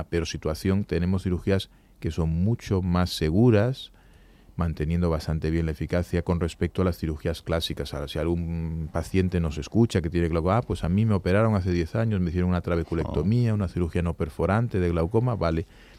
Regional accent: Galicia, Spain; sobre todo en mi tierra, en Galicia, en Asturias, tal, en esa zona

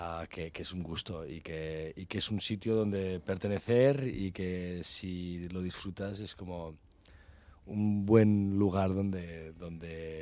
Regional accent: Rupià, Catalonia, Spain; Yo tengo muchos, mi pueblo, Rupià.

